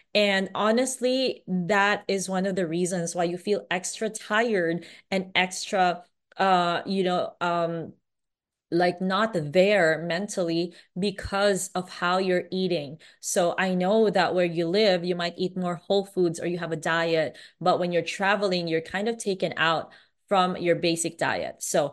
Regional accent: Philippines; So I'm a Filipino.

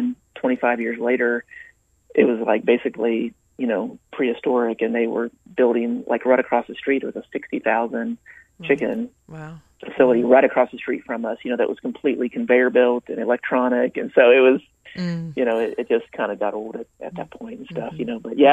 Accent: Indiana, United States; Yeah, just south of Fort Wayne, Indiana, actually. And so actually up in the middle of the Amish, up in Indiana. And so I'm the last of 6 kids and grew up on a farm up there in Indiana.

